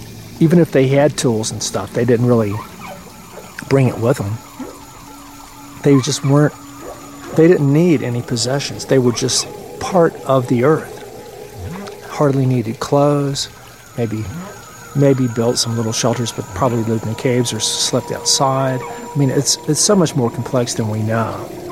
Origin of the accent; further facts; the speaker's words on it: the South, United States; I told my friend back where I grew up in the South, where we know that the plural of y'all is all y'all.